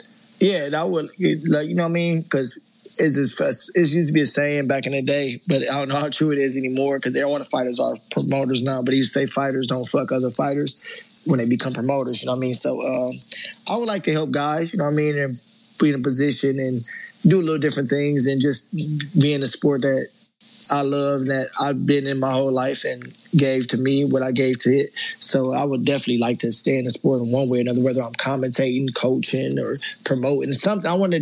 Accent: Toledo, Ohio, United States; I'm from Toledo, Ohio.

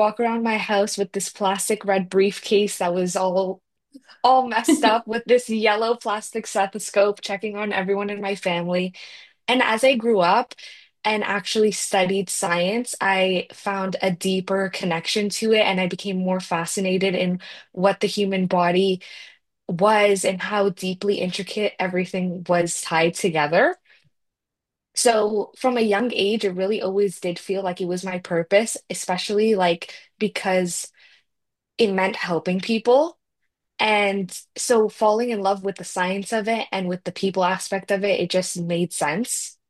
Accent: Ontario, Canada; I was originally born and raised in Ontario, Canada. So go north.

